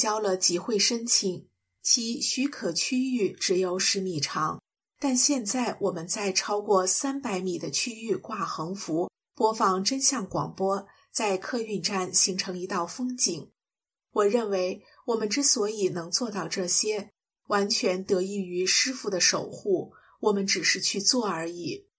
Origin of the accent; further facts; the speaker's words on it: China; moved away as an adult; now in South Korea; 我在中国出生，在那里生活了40多年，党文化的毒素深入骨髓。来韩国之后